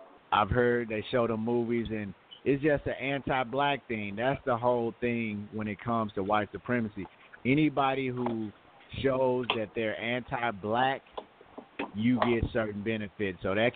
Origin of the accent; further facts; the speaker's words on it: Nigeria; I'm different. I'm from Nigeria.